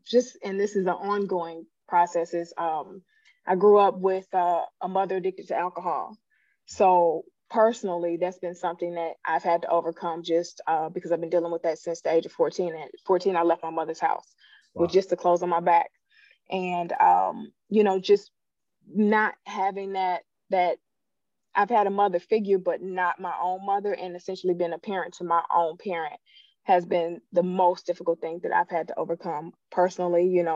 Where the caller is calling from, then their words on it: St. Louis, Missouri, United States; I'm in St. Louis right now.